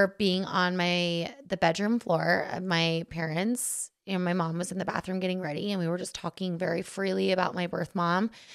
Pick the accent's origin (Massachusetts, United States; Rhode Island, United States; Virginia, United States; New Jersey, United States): Rhode Island, United States; born there; So I was born in Rhode Island, and then my parents were in Boston at the time.